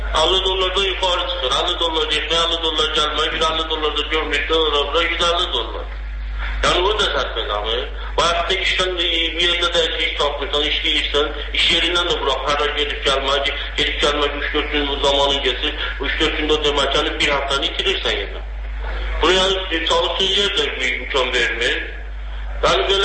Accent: Nakhchivan, Azerbaijan; now in Turkey; İndi bura da gələndə belədir, yəni Naxçıvandan bura gəlmişik.

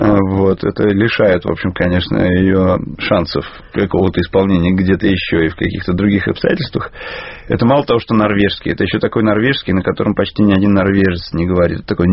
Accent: Saint Petersburg, Russia; Я же из Питера, поэтому для меня Достоевский – это практически народный персонаж. У нас всерьез показывают, где Раскольников старушку убил. В общем, я жил большую часть жизни в таком культурном пространстве, где все это практически овеществляется у тебя на глазах.

